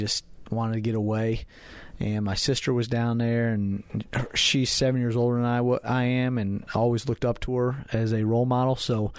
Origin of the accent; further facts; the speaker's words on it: New York, United States; I grew up in New York, and I'm actually going there this weekend.